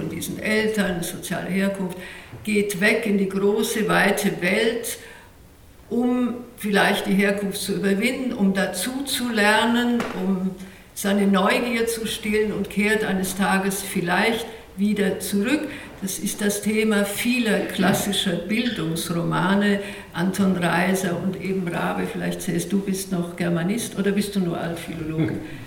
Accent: Rimavská Sobota, Banská Bystrica Region, Slovakia; Meine Heimatstadt Rimavská Sobota oder Rimaszombat ungarisch hat mich zur Ehrenbürgerin gemacht

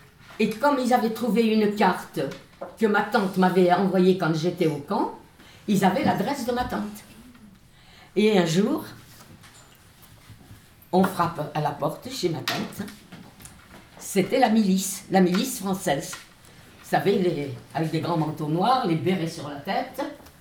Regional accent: Nancy, Grand Est, France; Vous savez, je suis de Nancy, c'est une grande petite ville, disons. Hein? Nous habitions en plein centre-ville.

